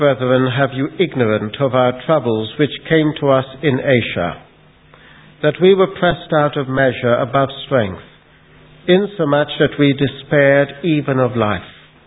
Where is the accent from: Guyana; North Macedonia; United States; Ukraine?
Guyana; born there; I was born in Guyana, South America. My father's side were both father and mother from British India, and father's side from Northern India, and my mother's side from the Northwest frontier.